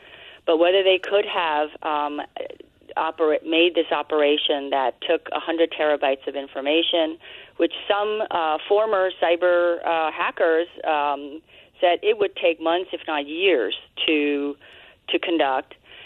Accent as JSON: {"language": "English", "country": "United States", "said": "One, as an American, I'll just first say that it is very unfortunate."}